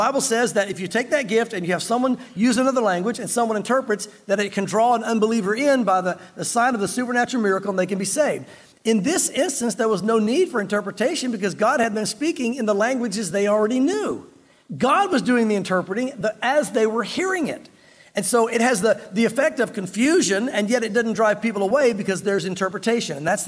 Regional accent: the South, United States; I'm from the South, all right? So I can do that.

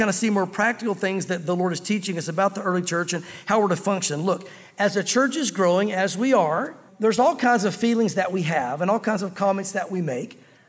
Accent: the South, United States; But us Southerners that grew up here in the South anyway, listen, you hear the gospel all the time.

